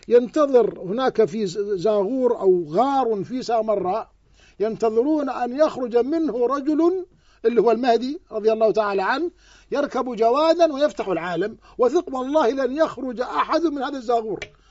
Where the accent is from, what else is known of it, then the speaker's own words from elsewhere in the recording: Al Anbar, Iraq; وأنا كنت هكذا، أنا كنت أنا من أهل الأنبار